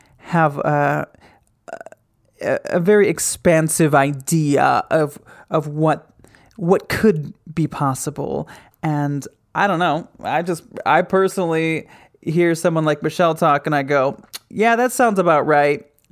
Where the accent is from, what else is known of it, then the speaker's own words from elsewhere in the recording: Grand Rapids, Michigan, United States; Jordan is from my hometown of Grand Rapids, Michigan.